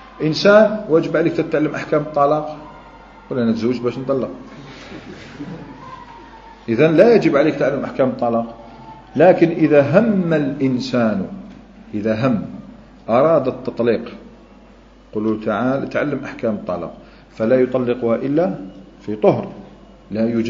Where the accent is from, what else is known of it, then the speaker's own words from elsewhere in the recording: Algeria; لابد من احنا جزائريين